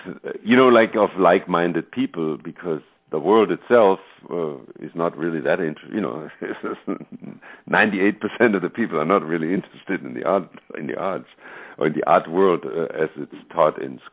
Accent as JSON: {"language": "English", "country": "Germany", "second_language": "English", "said": "I come from Germany where, you know, basically tuition is free for everybody"}